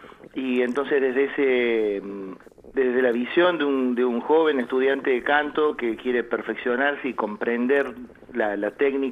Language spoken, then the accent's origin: Spanish; Córdoba, Argentina; now in Buenos Aires, Argentina; yo soy un cordobés que vive en Buenos Aires y que elijo Buenos Aires como la ciudad en la que he realizado casi toda mi vida hasta ahora, donde nacieron mis hijas